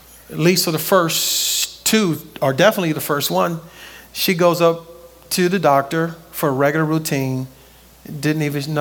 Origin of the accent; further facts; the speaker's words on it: Compton, California, United States; going back to my childhood, where I grew up on Central Avenue in Compton, California, right?